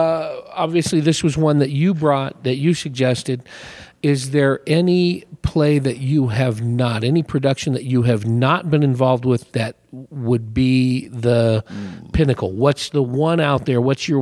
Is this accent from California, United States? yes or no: yes; Hayward, California, United States; I grew up in Hayward, just south of Oakland.